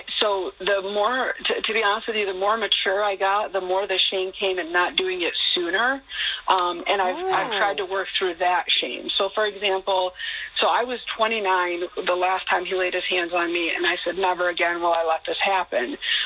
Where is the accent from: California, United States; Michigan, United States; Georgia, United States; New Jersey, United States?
Michigan, United States; In Michigan, so it was a suburb of Detroit, Michigan, where I grew up.